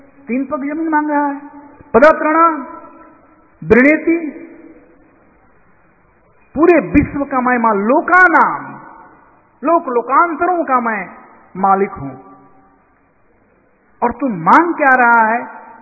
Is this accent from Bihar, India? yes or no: yes; Bihar, India; हमारे यहां बिहार में पुरनिया के समान बोल रहे हैं, पुरनिया मतलब पूर्व